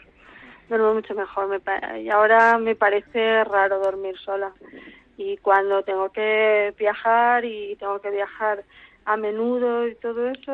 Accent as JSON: {"language": "Spanish", "town": "Madrid", "region": "Community of Madrid", "country": "Spain", "said": "Entonces, por un lado, pues sí, claro, me siento madrileña."}